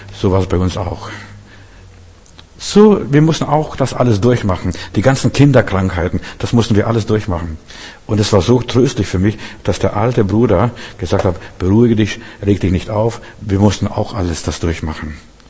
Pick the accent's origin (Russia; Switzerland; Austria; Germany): Russia; Ich werde nie vergessen, mein Vater. Bei uns in Russland gab es nicht so viel Fensterglas, und zumindest nicht nach dem Krieg.